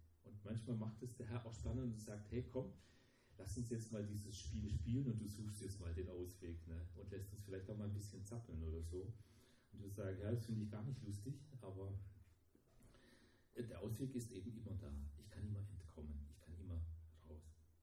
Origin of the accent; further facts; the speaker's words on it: Romania; now in Germany; Ich bin in Rumänien aufgewachsen als Deutscher, ne? Und da war ich dort ein Ausländer. Dann kam ich nach Deutschland, als hieß es, du kommst aus Rumänien.